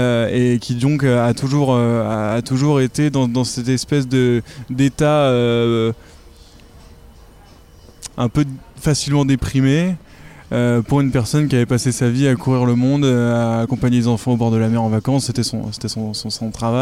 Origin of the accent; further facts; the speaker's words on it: Lyon, Auvergne-Rhône-Alpes, France; now in Paris, France; Alors, je suis lyonnais, j'habite en ce moment à Paris depuis quelques mois.